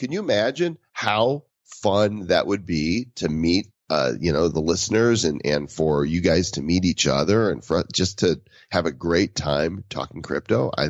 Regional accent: Denver, Colorado, United States; I think it would probably happen in my hometown in Denver, in the center of the United States

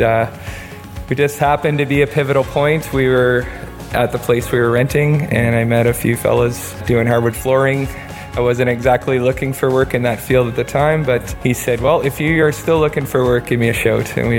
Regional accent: New Brunswick, Canada; moved away as an adult; now in Calgary, Canada; We're both from New Brunswick and we moved out to Calgary

